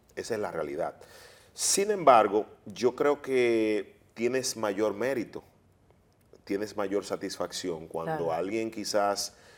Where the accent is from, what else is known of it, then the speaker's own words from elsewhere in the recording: Dominican Republic; porque yo lo que soy es dominicano, claro.